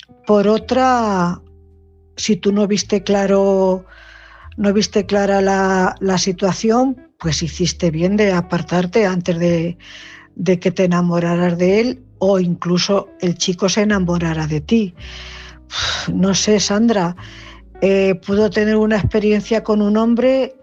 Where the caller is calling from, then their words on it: Cuenca, Castilla-La Mancha, Spain; corresponsal de Cuenca.